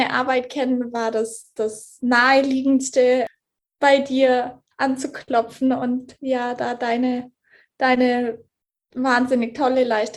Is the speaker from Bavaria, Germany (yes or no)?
yes; Nesselwang, Bavaria, Germany; now in Zurich, Switzerland; lebe sowohl in Deutschland als auch in der Schweiz, also in Deutschland im Allgäu. Bin ja dort aufgewachsen in Nesselwang und bin jetzt vor ein paar Jahren in die Schweiz gezogen, in Zürich und ja, bin aber immer mal wieder, also so ein bisschen am Pendeln an beiden Orten